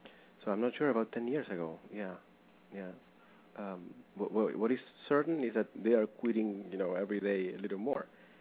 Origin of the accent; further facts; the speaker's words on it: Rosario, Santa Fe, Argentina; I am from Rosario City, the same city that Guevara was from.